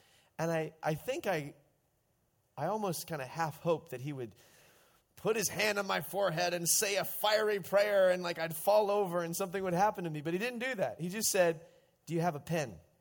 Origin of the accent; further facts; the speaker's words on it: United States; now in Vancouver, Canada; I am an American studying here in Vancouver